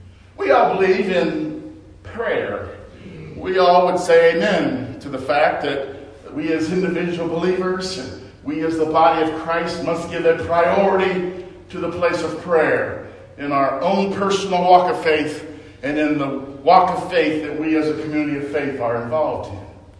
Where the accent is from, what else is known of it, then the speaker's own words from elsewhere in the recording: Beloit, Ohio, United States; I grew up in Beloit, Ohio. Actually, the suburb of Westville, I'm sure.